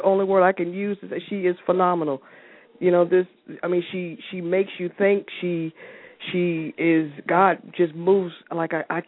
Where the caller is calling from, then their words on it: Connecticut, United States; Connecticut.